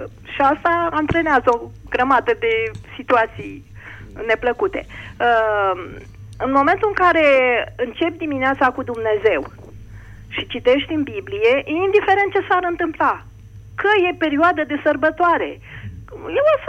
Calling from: Piatra Neamț, Neamț County, Romania; din Piatra Neamț

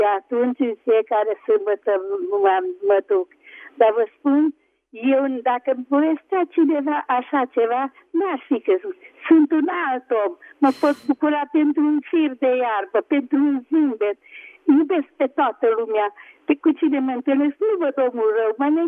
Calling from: Oaș, Satu Mare County, Romania

